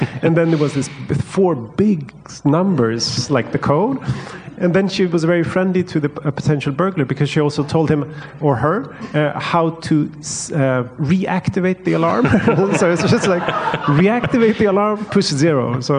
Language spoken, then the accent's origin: English; Stockholm, Stockholm County, Sweden; English is a second language; You know, we in Stockholm, my hometown, every space is linked to economics.